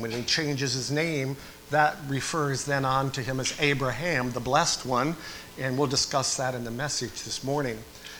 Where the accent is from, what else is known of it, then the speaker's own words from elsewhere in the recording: New York, United States; And I could identify with that. I'm from New York.